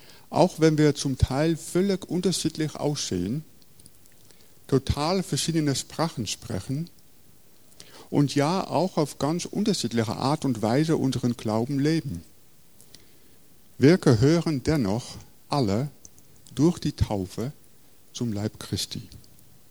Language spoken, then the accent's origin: German; Rotterdam, South Holland, Netherlands; German is a second language; now in Germany; Ja, wie man hört, ich komme aus Holland, aus Rotterdam ursprünglich, habe eine deutsche Frau, so kommt es, dass ich jetzt hier lebe.